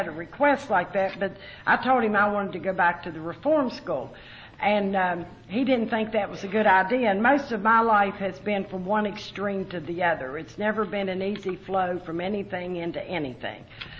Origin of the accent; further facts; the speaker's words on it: United States; accent: hillbilly twang; And you'll notice, I guess it's hillbilly twang. I'll go somewhere and they'll say, "Where are you from down south?" I'll say, "I'm from up north."